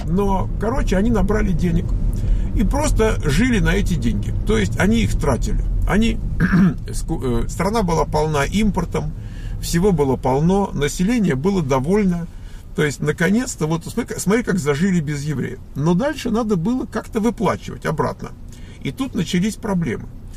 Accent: Moscow, Russia; first language ru; я не вырос в Польше, я вырос в Москве. И, собственно, а что? Ну и вот у меня родной язык русский, я вырос в русской культуре

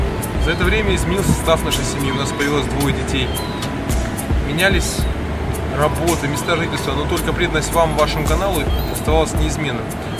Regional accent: Minsk, Belarus; мне 29 лет, я из Минска, из Беларуси.

